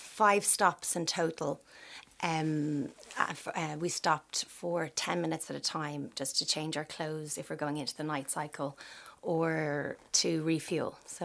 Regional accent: Sandycove, Leinster, Ireland; I grew up in Sandy Cove, played tennis, went swimming in 40 foot, went to a local school

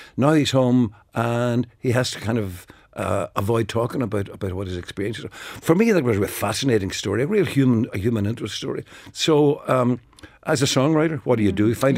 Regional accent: Derry, Northern Ireland, United Kingdom; growing up in Derry had a lot to do with it. And St. Columb's College had a lot to do with it.

